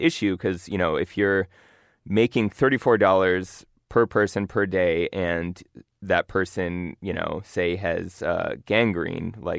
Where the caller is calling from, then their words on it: California, United States; She knows I'm calling from California.